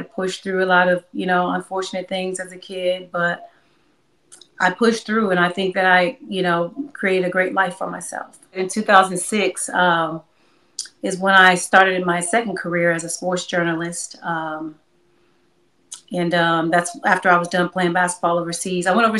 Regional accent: Inglewood, California, United States; also born or lived in St. Louis, Missouri; Young black girl from Inglewood, California. I was born in St. Louis, Missouri. I never want people to not know that part about me. Born in St. Louis, moved to Los Angeles around the age between like 4 and 5 years old.

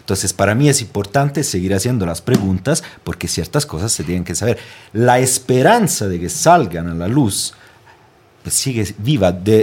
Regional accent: Italy; De Italia.

